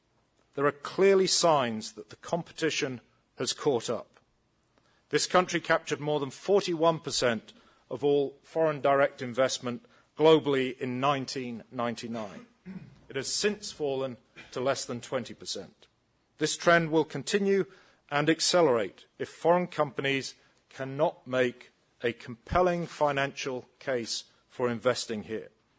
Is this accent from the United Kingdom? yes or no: yes; United Kingdom; now in United States; I'm British. I've worked for American companies in England, Turkey, and Switzerland. I've also worked in Germany. Now I work for a German company in the US.